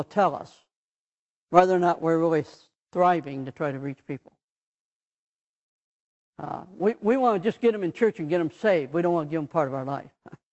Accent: Ohio, United States; now in California, United States; I'm from Ohio. I'm a transplant. And all of a sudden, I end up in California, and I'm in the minority.

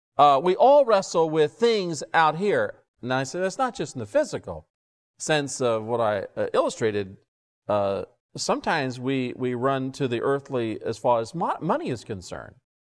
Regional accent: California, United States; I said, you understand, I grew up in Southern California. Do you understand that?

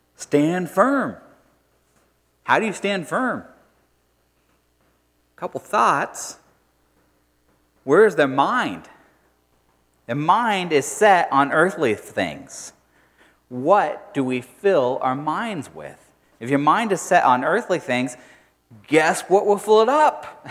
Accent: the South, United States; well, we call it dinner because we're from the South.

